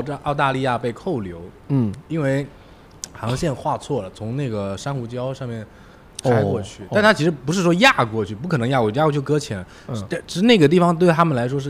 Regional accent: China

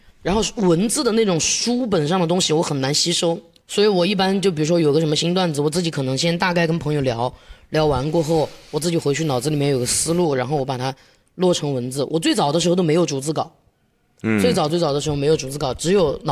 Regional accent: Dazhou, Sichuan, China; 嗯，我老家是四川达州的。

